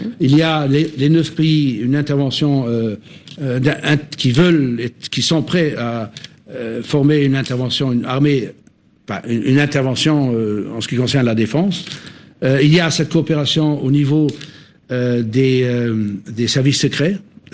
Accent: Luxembourg; je suis luxembourgeois. Je vis entre les deux pays qui ont deux différentes mentalités.

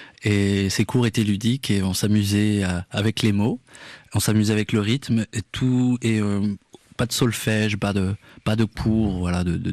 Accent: Poitiers, Nouvelle-Aquitaine, France; à Poitiers, ma ville natale.

